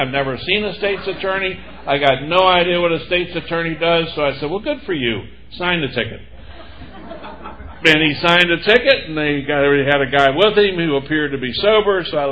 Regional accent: Hagerstown, Maryland, United States; And when I graduated law school, we went back to Hagerstown, which was my hometown.

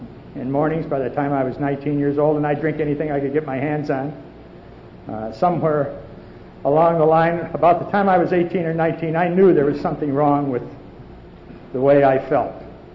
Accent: New York, United States; also born or lived in Oregon; I am not a hick from Oregon. I happened to live in Oregon for a while. I'm a hick from New York State.

